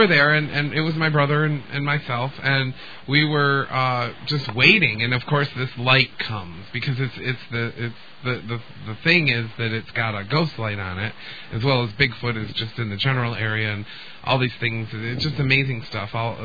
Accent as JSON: {"language": "English", "town": "Detroit", "region": "Michigan", "country": "United States", "said": "Yeah, I'm from Detroit, and you know the Detroit area"}